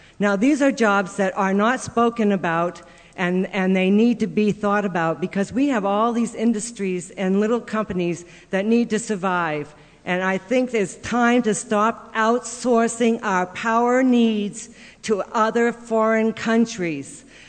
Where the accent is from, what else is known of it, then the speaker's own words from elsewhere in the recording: Plymouth, New Hampshire, United States; I'm from Plymouth, New Hampshire. I live here because I love this state.